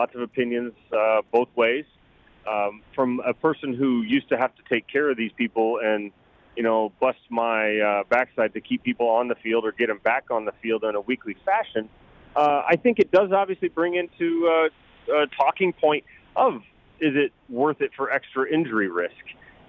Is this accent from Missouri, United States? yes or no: yes; Missouri, United States; I grew up just outside of St. Louis.